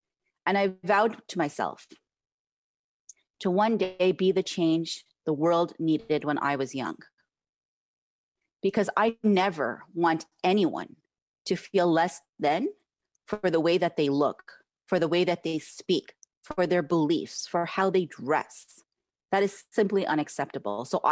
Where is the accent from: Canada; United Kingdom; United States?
Canada; Quebec; born there; Quebec-born Canadian Muslim woman